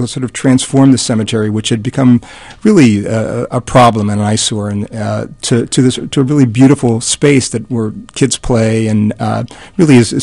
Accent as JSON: {"language": "English", "town": "Philadelphia", "region": "Pennsylvania", "country": "United States", "tie": "born or raised there", "said": "Growing up in Philadelphia, my idea of South Philadelphia was anything south of South Street."}